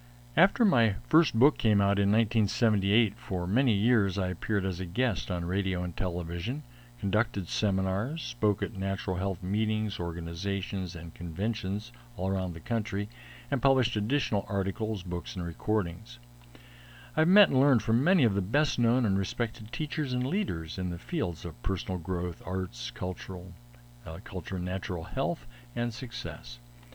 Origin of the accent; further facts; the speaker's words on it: Akron, Ohio, United States; I brought natural and organic foods to my hometown, Akron, Ohio, in 1975